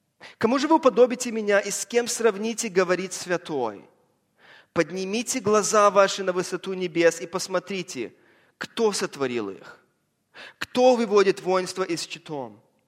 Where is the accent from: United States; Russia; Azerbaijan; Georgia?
United States; Los Angeles, California; Я вырос в Лос-Анджелесе около океана и люблю океан.